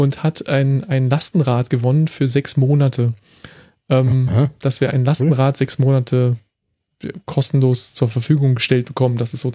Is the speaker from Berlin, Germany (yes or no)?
yes; Berlin, Germany; War nie mein Favorite, also obwohl ich aus Berlin bin